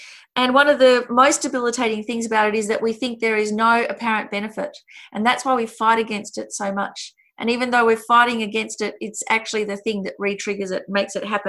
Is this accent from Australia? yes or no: yes; Fitzroy, Victoria, Australia; When I was little and there were lots of Greeks and Italians where I grew up in Fitzroy